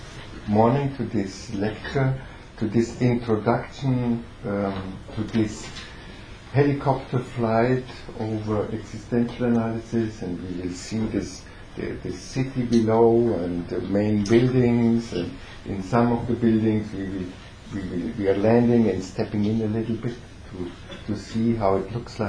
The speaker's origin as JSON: {"language": "English", "region": "Vienna", "country": "Austria", "said": "I'm Austrian. I'm living in Vienna."}